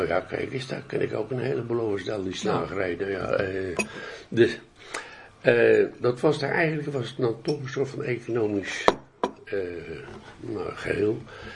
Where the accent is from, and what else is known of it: Leiden, South Holland, Netherlands; born there